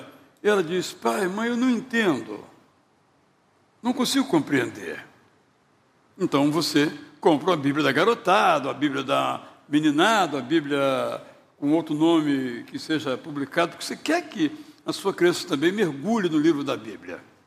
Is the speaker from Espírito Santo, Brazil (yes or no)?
yes; São Mateus, Espírito Santo, Brazil; born there; É onde eu nasci, tá bem? Espírito Santo, sou capixaba.